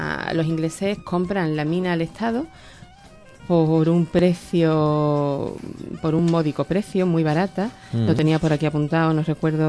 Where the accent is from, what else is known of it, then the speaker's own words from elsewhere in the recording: Andalusia, Spain; es el día de nuestra comunidad autónoma y se supone que como andaluces debemos tener un carácter identitario totalmente diferente